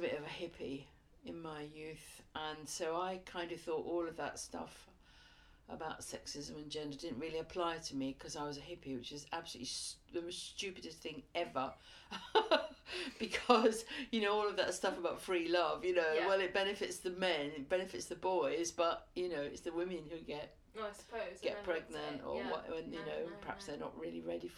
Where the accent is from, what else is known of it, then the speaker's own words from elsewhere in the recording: Haywards Heath, South East England, United Kingdom; also born or lived in London; I was born in London. Well, I grew up in Hayward Heath in Sussex and Cookfield in Sussex.